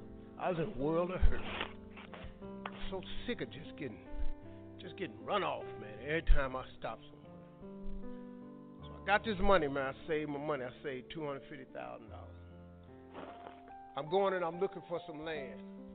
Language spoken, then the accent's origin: English; Cleveland, Ohio, United States; I'm from Cleveland. I do things. I don't want no trouble.